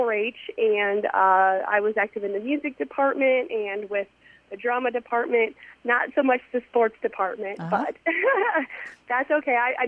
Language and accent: English; Halbur, Iowa, United States; I grew up in Helber and went to school in Carroll, so I understand, you know, small town.